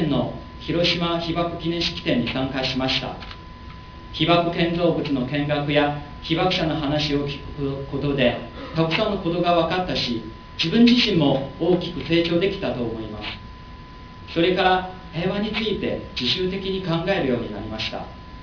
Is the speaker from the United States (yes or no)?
no; China; Japanese is a second language; now in Japan; 僕は中国から来ました。中国で戦争についての話は教えられましたが、平和について自分で考えたことはほとんどありませんでした。日本に来てから2年になります。